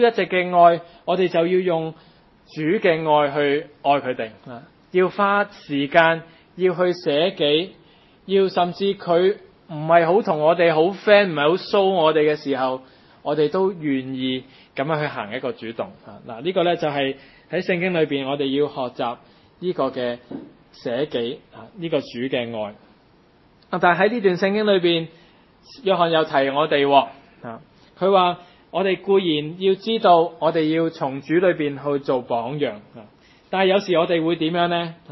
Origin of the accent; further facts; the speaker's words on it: Hong Kong; 我哋香港人係咪大隻讲係咪讲就天下无敌